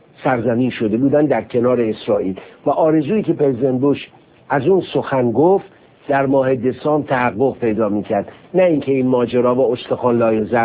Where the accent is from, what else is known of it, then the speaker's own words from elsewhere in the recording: Iran; بنده به عنوان یک ایرانی واقعا احساس شرم میکنم